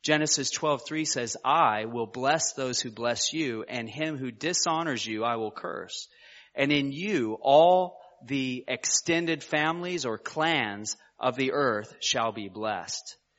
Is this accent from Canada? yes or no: no; United States; And that includes my home country, the United States.